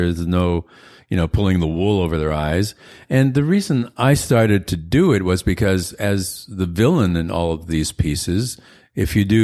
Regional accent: Winnipeg, Manitoba, Canada; I grew up in Winnipeg, graduated from the University of Manitoba with a BA, and couldn't wait to get out of Winnipeg.

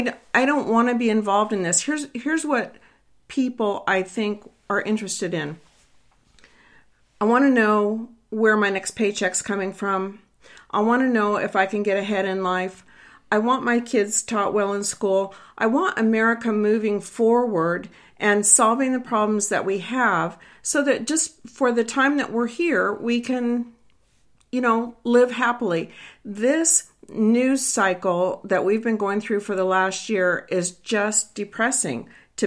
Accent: United States; Just as an American out there working every day and, you know, handling my home and raising my family

